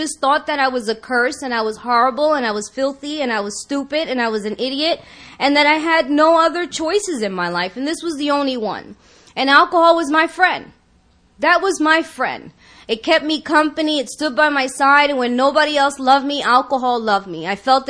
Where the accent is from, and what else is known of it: New York, United States; now in Los Angeles, United States